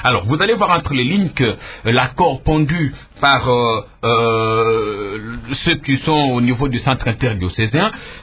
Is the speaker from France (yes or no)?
no; DR Congo; en tant que Congolais